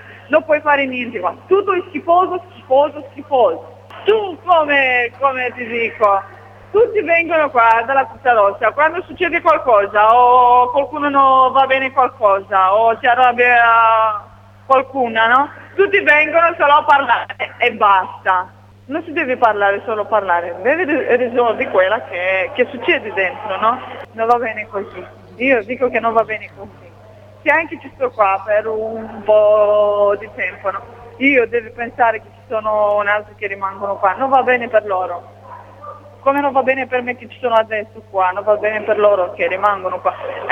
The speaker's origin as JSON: {"language": "Italian", "country": "Romania", "second_language": "Italian", "said": "Da Romania."}